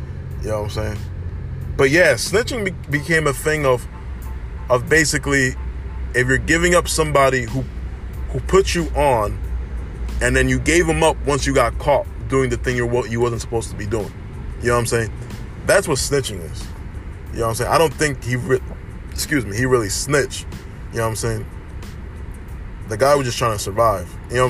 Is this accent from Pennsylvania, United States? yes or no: yes; Philadelphia, Pennsylvania, United States; But yeah, that's growing up in North Philly.